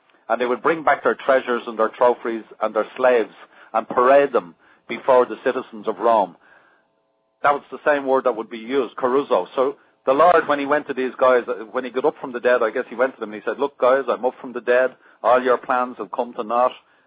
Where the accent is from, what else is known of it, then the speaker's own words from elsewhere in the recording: Ireland; Well, I'm Irish, remember. I kissed the Blarney Stone 6 or 7 times